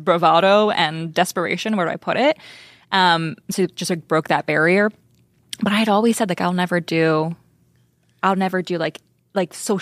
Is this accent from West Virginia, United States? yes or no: yes; West Virginia, United States; now in Nashville, United States; I live in Nashville, but I'm from West Virginia originally.